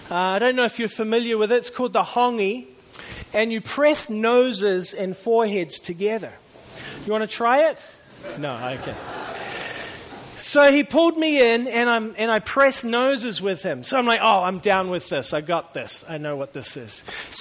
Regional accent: New Zealand; also born or lived in Canada; I was born in Canada, grew up in New Zealand, so I'm kind of an outsider in both places.

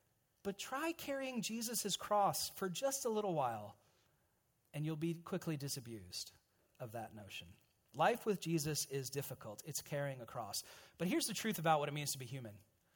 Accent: United States; So as an American, I'm still getting to know your country, Canada.

